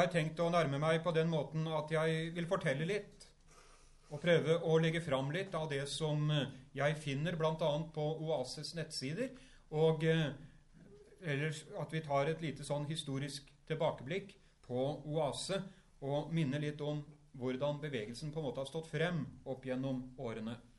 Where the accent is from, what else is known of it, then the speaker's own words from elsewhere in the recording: Horten, Vestfold, Norway; Jeg vokste opp rett utenfor Horten i den tiden